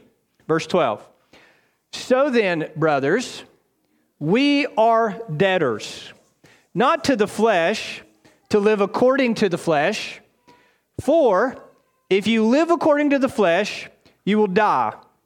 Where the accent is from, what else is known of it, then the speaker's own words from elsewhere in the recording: United States; born there; accent: southern; Well, you'll bear patiently with me if my southern drawl comes out. I am an American by birth, but I claim my citizenship in heaven.